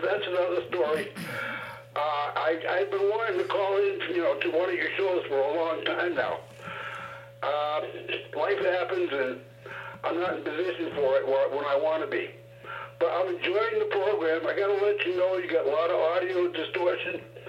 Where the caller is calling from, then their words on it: Farmer City, Illinois, United States; Farmer City, Illinois.